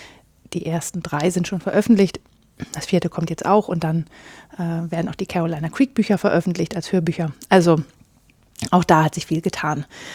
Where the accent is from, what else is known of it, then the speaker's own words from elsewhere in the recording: Northern Germany, Germany; Ja, ich komme aus Norddeutschland.